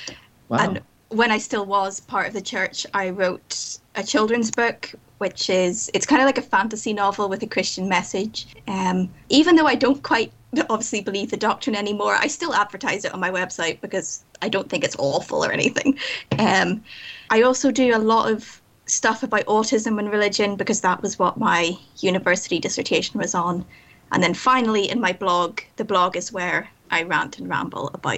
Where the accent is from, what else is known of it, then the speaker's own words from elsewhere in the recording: Northern Ireland, United Kingdom; I was raised in Northern Ireland, which is the Bible Belt of the UK